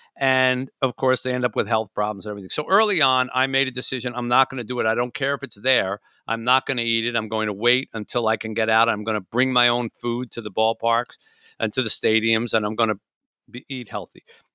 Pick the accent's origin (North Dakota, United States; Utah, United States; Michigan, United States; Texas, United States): Michigan, United States; Yeah, Columbus, Ohio, because I'm from Michigan